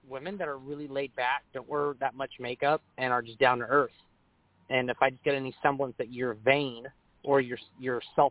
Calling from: California, United States; I'm calling from California.

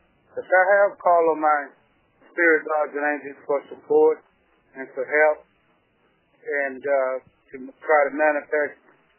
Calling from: Georgia, United States

